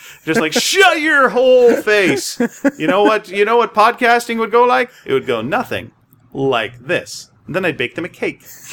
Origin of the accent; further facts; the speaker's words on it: Canada; Because you know what? We're Canadian, and as has now been revealed, we're all real high on the dope.